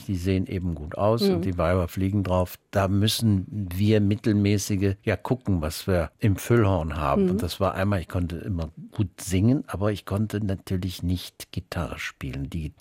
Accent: Aachen, North Rhine-Westphalia, Germany; Das kannte ich ja als Aachener Provinzei überhaupt nicht.

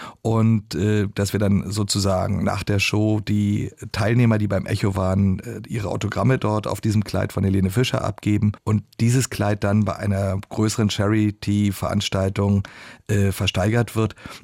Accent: Berlin, Germany; weil ich bin eigentlich als Berliner eine echte rheinische Frohnatur.

